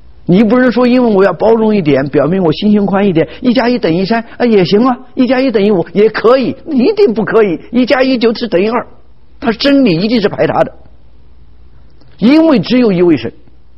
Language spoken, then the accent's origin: Chinese; China